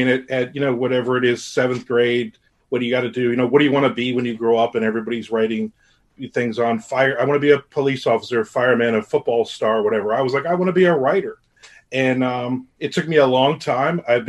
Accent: New Jersey, United States; I think it started when I was about 12 years old, and growing up in New Jersey, me and my brother's about a year and a half younger than me, and we were awful kids.

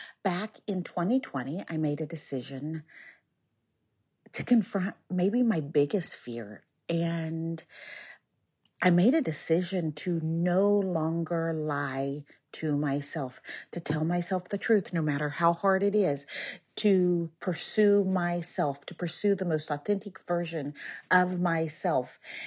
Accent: United States; now in Venice, Italy; I'm an American who lives in Venice, Italy.

